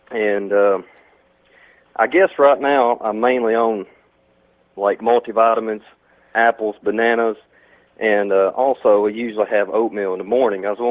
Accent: Tennessee, United States; I'm from Tennessee, by the way.

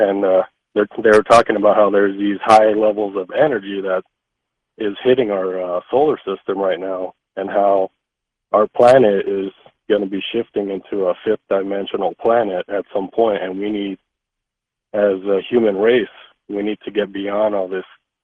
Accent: California, United States; I'm actually from California. I've been living out here for a couple of years.

